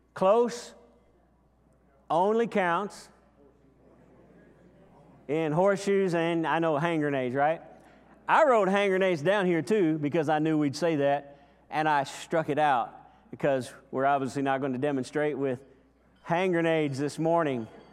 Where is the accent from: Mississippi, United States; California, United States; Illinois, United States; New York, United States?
Illinois, United States; Chicago; born there; I was born in Chicago. I don't really tell people that usually, but yeah, I know. But yeah, I was born in Chicago